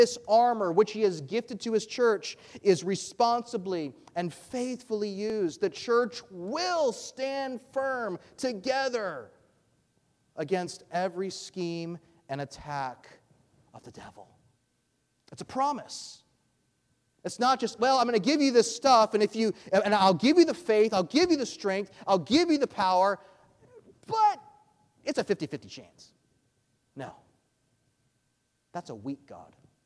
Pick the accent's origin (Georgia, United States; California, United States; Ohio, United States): Georgia, United States; I grew up in Georgia.